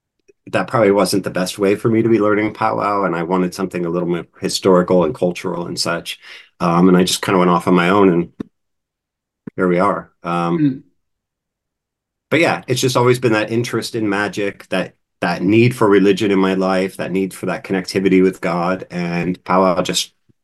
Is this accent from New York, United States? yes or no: no; Pennsylvania, United States; And even though I had been born and raised in Pennsylvania German culture, I had never heard of like these various gods and goddesses my whole life until this witchcraft stuff.